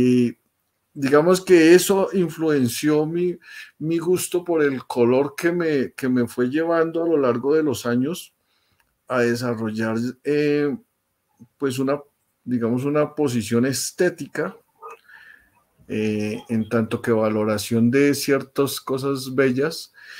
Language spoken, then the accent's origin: Spanish; Bogotá, Colombia; also born or lived in La Tebaida; Yo Nací en la Tebaida, Quindío, pero me crié acá en Bogotá.